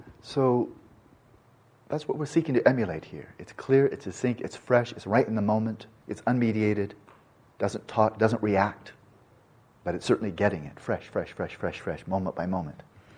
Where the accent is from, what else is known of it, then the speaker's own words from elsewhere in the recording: United States; I'm speaking as an American